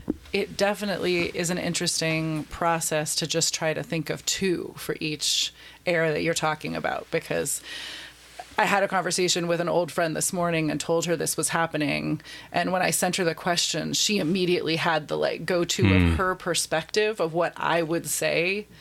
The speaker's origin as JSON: {"language": "English", "region": "California", "country": "United States", "tie": "born or raised there", "said": "Yeah, I grew up in Marin and went to high school in San Francisco. And I was born in West Marin."}